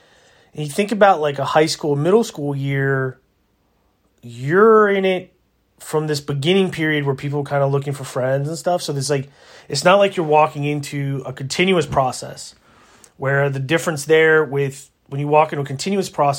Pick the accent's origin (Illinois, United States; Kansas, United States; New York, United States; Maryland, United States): Maryland, United States; Some of that comes from the fact that I did a lot of growing up in Maryland, and Maryland's warmish.